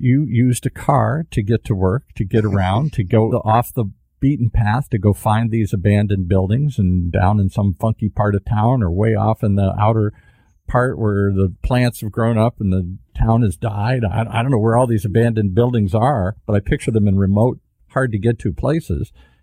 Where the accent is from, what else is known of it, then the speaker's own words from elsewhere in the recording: Detroit, Michigan, United States; I'm from Detroit, and if you went down and looked at some of these rundown abandoned factories, I don't know if you could drive up to them anymore.